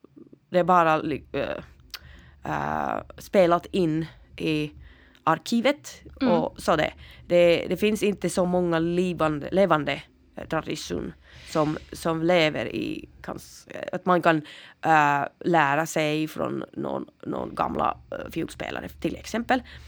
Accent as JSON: {"language": "Swedish", "region": "Central Finland", "country": "Finland", "tie": "born there", "second_language": "Swedish", "said": "Jag är född i Mellersta Finland."}